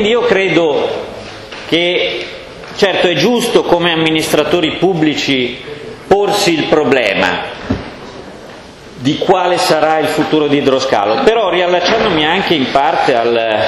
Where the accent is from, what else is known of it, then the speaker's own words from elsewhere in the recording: Milan, Lombardy, Italy; Sono di Milano città e l'idroscalo sta dalla parte opposta dove abito io